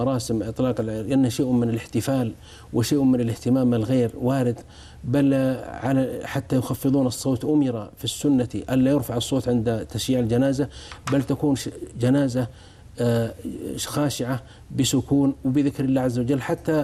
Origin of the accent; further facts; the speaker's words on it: Saudi Arabia; عندنا في السعودية